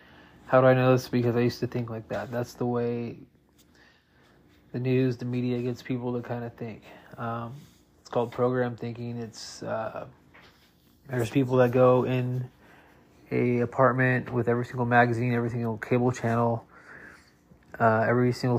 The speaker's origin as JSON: {"language": "English", "town": "Long Beach", "region": "California", "country": "United States", "tie": "born or raised there", "said": "I grew up in Long Beach, so."}